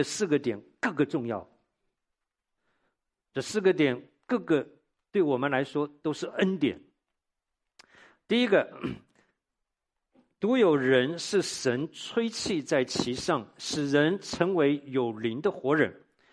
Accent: Tainan, Taiwan; 他这一辈子没有离开过我的家乡台南的啊

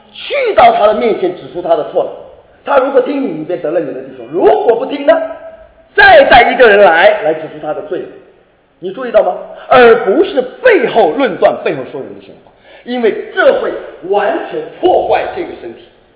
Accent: China; 你说那好像不符合我们中国人的国情，我们的这个性格好像不像这样。

